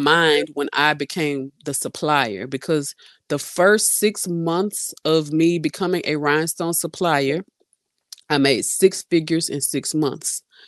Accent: Louisiana, United States; I'm from Louisiana, but my people don't really be doing this kind of stuff. We be eating crawfish and stuff.

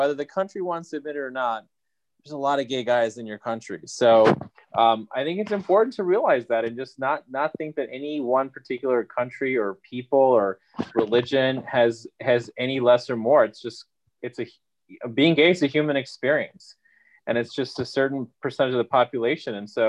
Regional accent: Chicago, Illinois, United States; But I was born and raised in Chicago and, you know, was from a family that was very kind of typical immigrant, you know, the kind of East meets West.

